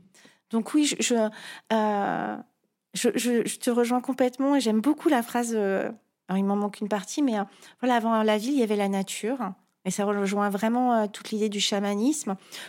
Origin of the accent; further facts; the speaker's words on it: Fontainebleau, Île-de-France, France; born there; also born or lived in Paris; Pourtant, je suis née à Fontainebleau, donc j'avais la forêt.